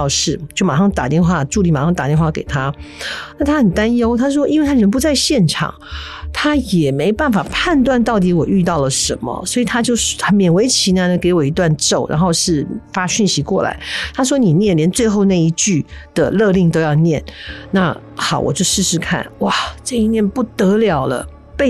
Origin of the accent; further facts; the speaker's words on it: Taiwan; accent: Taiwanese Mandarin; 我在讲台湾国语